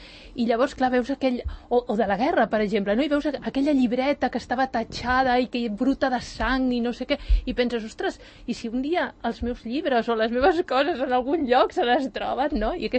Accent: Barcelona, Catalonia, Spain; jo sóc de Barcelona

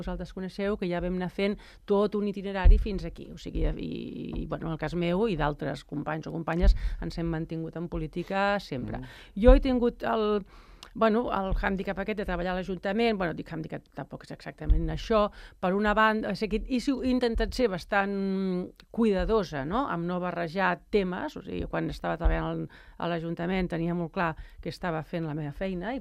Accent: Sant Cugat del Vallès, Catalonia, Spain; era Sant Cugatenca de soc arrel. Bueno, vaig néixer a Sant Cugat, la meva mare ens va parir a Sant Cugat

